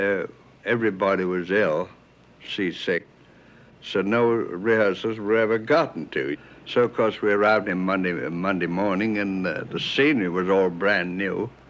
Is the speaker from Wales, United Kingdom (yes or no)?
no; Glasgow, Scotland, United Kingdom; also born or lived in Lancashire / Durham / Tyneside; I was born in Lancashire, but I was raised in several parts, in Durham, around the Tyneside, and finally up in Glasgow, Scotland.